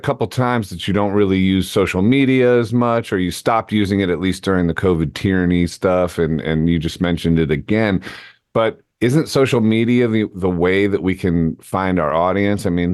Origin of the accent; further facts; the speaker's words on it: New York City, New York, United States; now in Arizona, United States; And I'm a New Yorker. I've been there for 25 years, or I was there until I moved to Arizona.